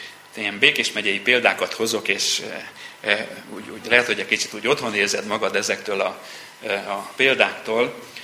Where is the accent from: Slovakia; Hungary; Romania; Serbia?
Romania; Transylvania; Egy magyar faluban nőttem fel, románul úgy annyit tanultam, mint ti oroszul annak idején